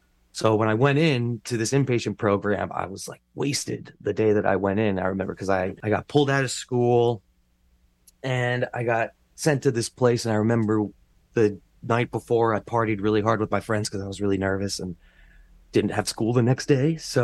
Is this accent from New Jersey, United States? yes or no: yes; North Brunswick, New Jersey, United States; And in our town, at least where I grew up in North Brunswick, they had this little social club.